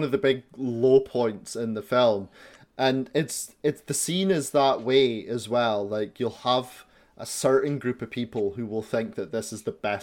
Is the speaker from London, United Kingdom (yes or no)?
no; Scotland, United Kingdom; Also, as well, we're Scottish. We say about all the fucking time.